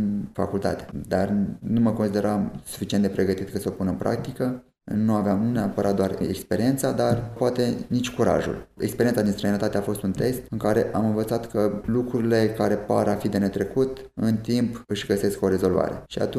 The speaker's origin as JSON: {"language": "Romanian", "country": "Romania", "said": "Cât am fost acolo, n-am ascuns niciodată faptul că sunt român"}